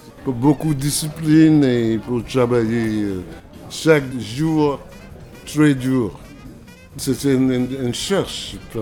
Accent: Philadelphia, Pennsylvania, United States; j'avais beaucoup d'amis quand j'étais jeune à Philadelphie qui m'inspiraient beaucoup.

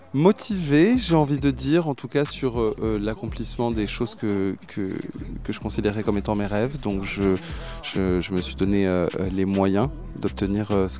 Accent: Arles, Provence-Alpes-Côte d'Azur, France; parce qu'à la base je suis originaire d'Arles.

